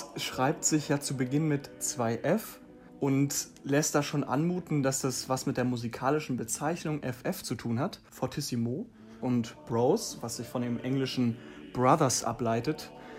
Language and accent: German; Schwerin, Mecklenburg-Vorpommern, Germany; moved away as an adult; Also wir kommen alle größtenteils aus Schwerin.